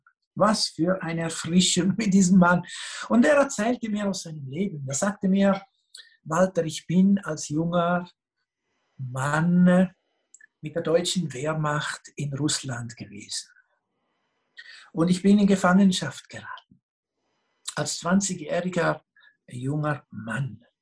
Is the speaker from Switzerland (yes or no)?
yes; Switzerland; Ich bin aufgewachsen in der Schweiz.